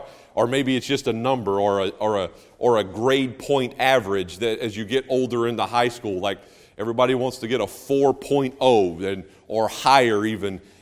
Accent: North Carolina, United States; moved away; I didn't appreciate growing up in North Carolina, and I didn't grow up on the coast, but you know, I grew up in the southeast

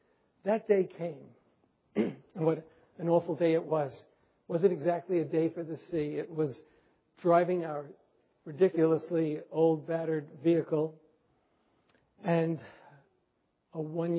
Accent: New York City, New York, United States; Then he learned from me that I was Jewish, that I was from New York City.

